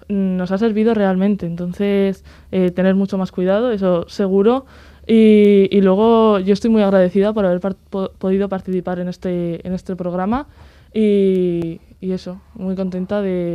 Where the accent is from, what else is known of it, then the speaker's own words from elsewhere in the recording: Santander, Cantabria, Spain; yo, por ejemplo, que soy de Santander